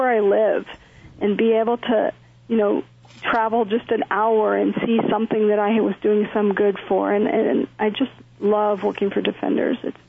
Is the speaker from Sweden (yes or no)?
no; Texas, United States; I grew up in Texas, down at the end of the street, you know, in the ditch or the little creek, you know, sifting for tadpoles.